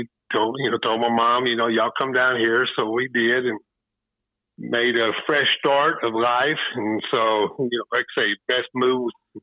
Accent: West Virginia, United States; I was born in West Virginia. My dad was a coal miner, and we lived and pretty much vacationed, stayed on a river in West Virginia called New River.

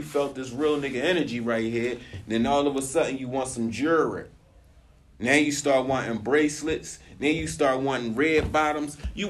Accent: Philadelphia, Pennsylvania, United States; I'm from Philly. Number one murder kick.

